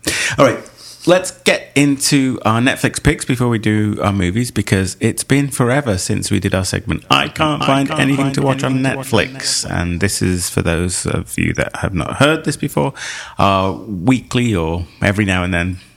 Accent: Barcelona, Catalonia, Spain; I come from Barcelona.

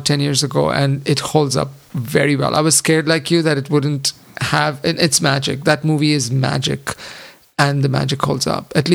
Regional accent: India; maybe I grew up in India and I have a particular affection for that.

